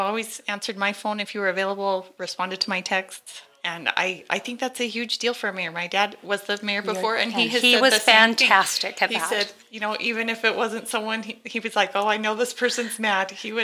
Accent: Toquerville, Utah, United States; I'm from Tocqueville, but I think of you as like sort of my relative mayor

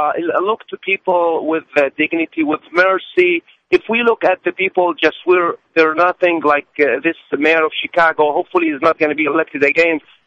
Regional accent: Jordan; moved away as an adult; I was raised in Jordan like for 23 years, and then I came here.

